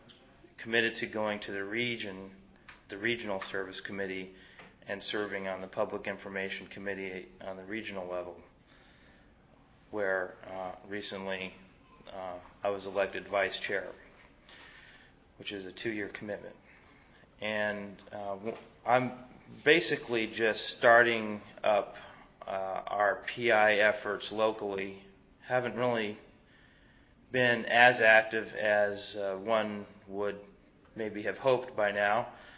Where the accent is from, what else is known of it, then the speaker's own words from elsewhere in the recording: Washington, District of Columbia, United States; I'm from the Rock Creek area, Washington, D.C.